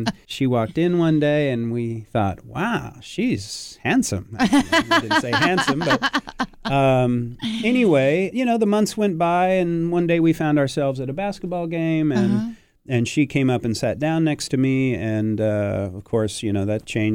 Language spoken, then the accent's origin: English; Kerman, California, United States; also born or lived in Fresno; Okay, I was born in Fresno, but raised in Kerman, which is 15 miles west of Fresno.